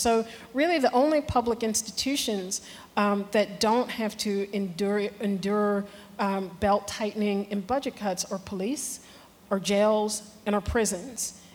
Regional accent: Chicago, Illinois, United States; and I'm from Chicago, which is why it's a reference point for me

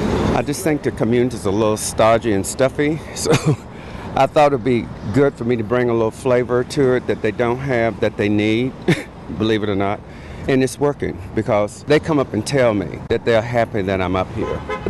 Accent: Martinsville, Virginia, United States; moved away as an adult; now in Atlanta, United States; I was born in Martinsville, Virginia in 1952, and I resided there until 1979 when I first moved to Atlanta.

